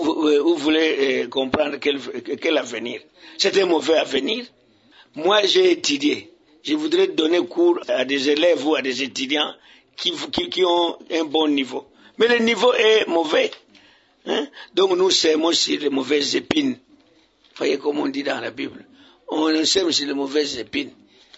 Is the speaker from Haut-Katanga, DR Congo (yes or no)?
no; Kongo Central, DR Congo; quelqu'un qui se trouve à Lukungamputu, chez moi au Congo central, territoire de Kasongulu